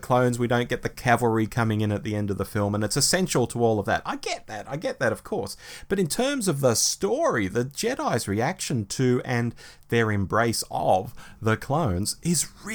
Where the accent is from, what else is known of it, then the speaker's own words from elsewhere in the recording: Sydney, New South Wales, Australia; they had come to Sydney, my hometown, Dave, the Emerald City.